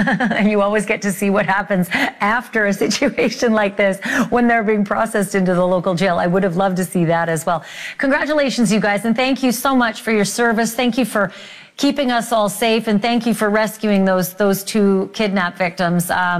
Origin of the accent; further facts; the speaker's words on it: Canada; where I grew up in Canada, it's time to switch to a lighter parka.